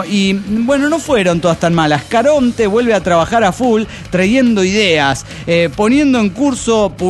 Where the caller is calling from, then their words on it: Nagoya, Aichi, Japan; de Nagoya, Japón.